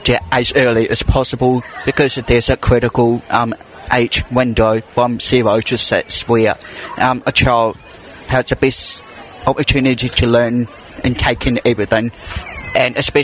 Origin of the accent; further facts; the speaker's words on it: New Zealand; born there; I was born in New Zealand